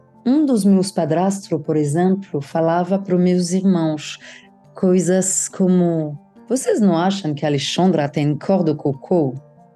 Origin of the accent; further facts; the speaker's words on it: Paris, Île-de-France, France; Eu que nasci e cresci em Paris, na França, mas não na Paris turística que o brasileiro conhece. Eu morava na periferia.